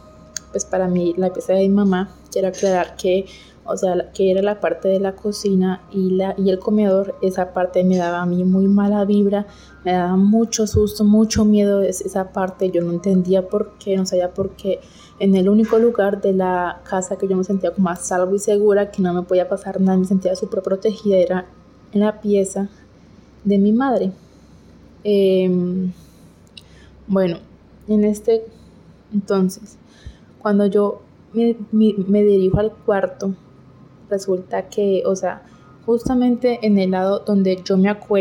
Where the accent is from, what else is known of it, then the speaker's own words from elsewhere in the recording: Colombia; soy de Colombia.